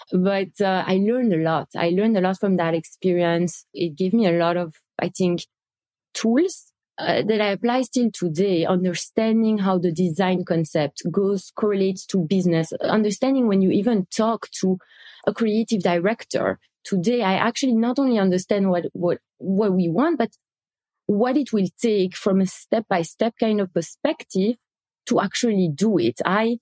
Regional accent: Belgium; fashion is something that I grew up with also in Belgium.

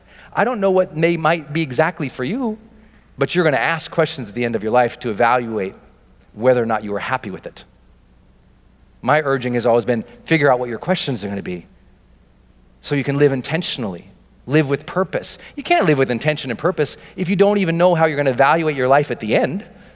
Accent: Montana, United States; I didn't know where the Dominican Republic was. I'm from Montana.

